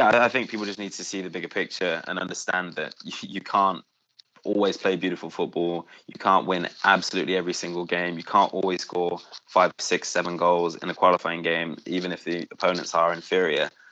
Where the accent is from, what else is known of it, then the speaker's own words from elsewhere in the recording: England, United Kingdom; born there; I think it's just coming from the fact that I was born in England, maybe.